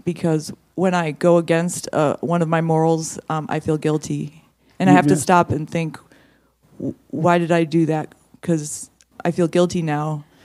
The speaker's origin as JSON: {"language": "English", "town": "Washington", "region": "District of Columbia", "country": "United States", "said": "I'm from the Washington, D.C. area."}